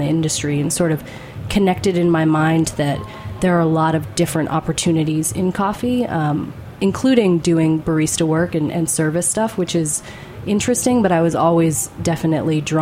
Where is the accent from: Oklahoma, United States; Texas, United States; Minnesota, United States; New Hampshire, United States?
New Hampshire, United States; Well, I grew up in New Hampshire. I went to college in Washington, D.C.